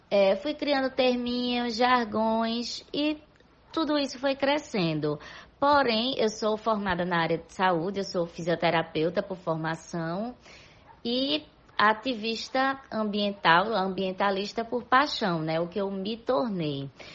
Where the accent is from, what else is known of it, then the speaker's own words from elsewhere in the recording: Northeast Region, Brazil; Então eu pensei, poxa, eu posso trazer isso para minha terra.